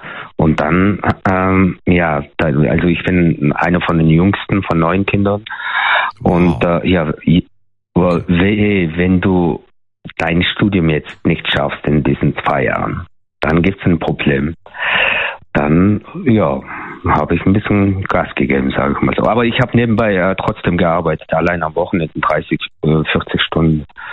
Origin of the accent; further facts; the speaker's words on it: Mongolia; German is a second language; now in Germany; ich komme ursprünglich aus der Mongolei